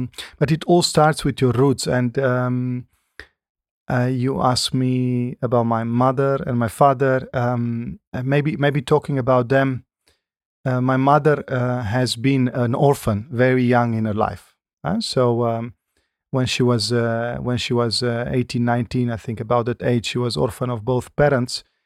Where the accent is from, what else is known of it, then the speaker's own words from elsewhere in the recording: Romania; English is a second language; My hometown in the western part of Romania is a town with 200,000 inhabitants. So I think that could be, it's a mid-size city or a town. It is in the western part, as I said. It has the Transylvanian feeling